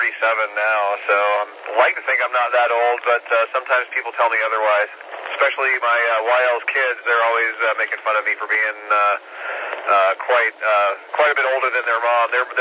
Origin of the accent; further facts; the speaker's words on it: New Paltz, New York, United States; But no, I'm from New Paltz, which is about an hour and a half north of New York City.